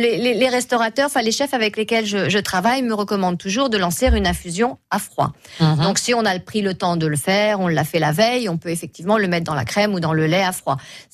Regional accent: Normandy, France; on est normande où on ne l'est pas

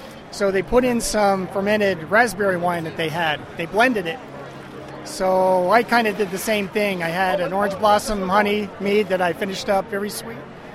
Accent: North Abington Township, Pennsylvania, United States; from North Abington Township, which is right outside of Scranton.

